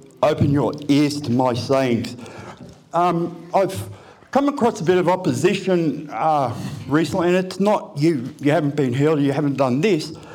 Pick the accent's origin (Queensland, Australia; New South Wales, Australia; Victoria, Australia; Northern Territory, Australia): Queensland, Australia; Brisbane; I grew up in Brisbane, West Brisbane, in a suburb called Inala.